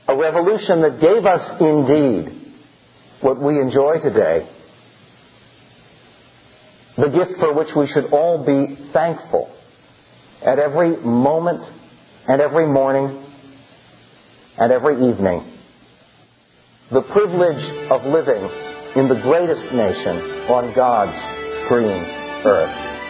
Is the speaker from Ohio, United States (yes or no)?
no; Philadelphia, Pennsylvania, United States; born there; Now, I was born in Philadelphia. I know there are several other Philadelphians here.